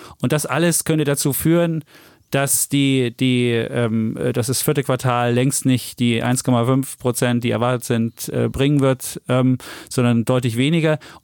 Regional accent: Leipzig, Saxony, Germany; Ich komme aus Sachsen, aus Leipzig.

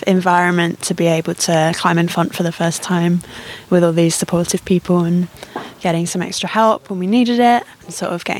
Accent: Bristol, South West England, United Kingdom; I'm from Bristol.

